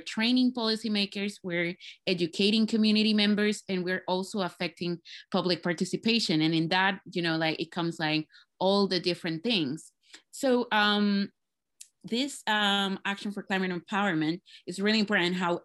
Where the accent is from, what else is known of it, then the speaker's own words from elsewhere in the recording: Puerto Rico; I am originally from Puerto Rico.